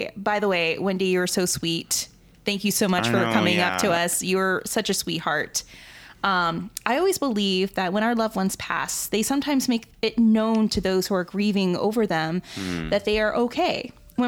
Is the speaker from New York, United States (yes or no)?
yes; Rochester, New York, United States; My hometown of Rochester, New York, has many, and even my college, Niagara University, is haunted.